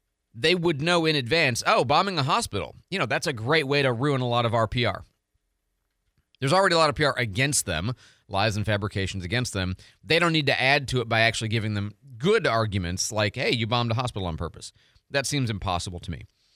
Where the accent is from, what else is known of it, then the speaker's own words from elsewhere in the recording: Michigan, United States; also born or lived in Florida; I'm from Michigan and Florida, so every map in Illinois, every map is your hand held one way or the other. You know, in Michigan, it's upright.